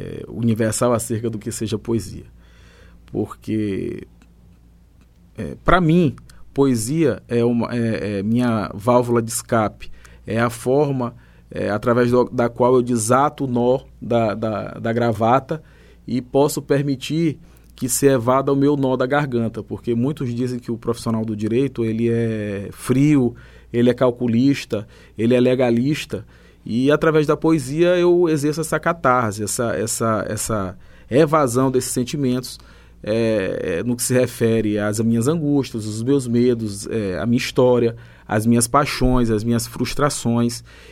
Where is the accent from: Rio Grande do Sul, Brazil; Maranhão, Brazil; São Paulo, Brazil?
Maranhão, Brazil; São Luís; sou ludovicense, estudei no Colégio Literato minha vida toda.